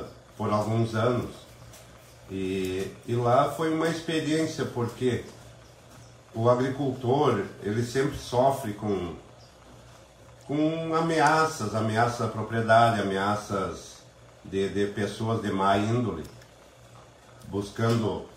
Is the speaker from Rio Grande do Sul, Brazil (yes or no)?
yes; Jaguari, Rio Grande do Sul, Brazil; born there; also born or lived in Santiago; Embora eu nasci na colônia, em Jaguari, que é próximo a Santiago, depois tornou-se minha terra, Santiago também, onde morei anos lá, né?